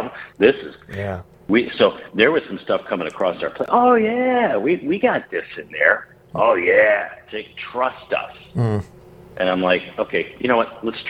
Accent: Wisconsin, United States; I was driving down the roads in the lovely state of Wisconsin, my home state here.

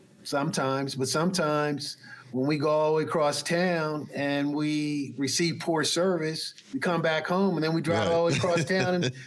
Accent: Wilmington, Delaware, United States; I used to live in the North, lived in Wilmington, Delaware. I grew up in Wilmington, Delaware.

